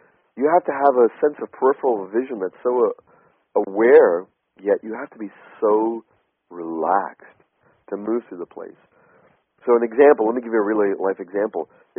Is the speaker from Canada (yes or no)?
yes; British Columbia, Canada; You know, we're from Western Canada, which is so fresh. British Columbia is so alive and air is so good.